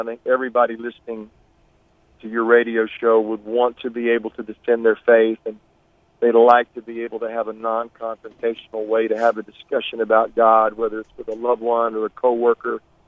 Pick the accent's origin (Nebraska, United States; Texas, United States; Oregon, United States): Texas, United States; Dallas; also born or lived in Algeria; Danny, I'm a Texas fellow. My dad was in the oil business, so I lived in Dallas, and then my dad traveled, lived in places like Algeria